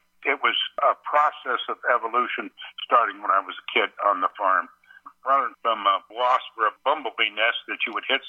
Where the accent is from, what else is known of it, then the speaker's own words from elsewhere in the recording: Indiana, United States; First of all, I'm a Northern Indiana farm kid. I was raised in Northern Indiana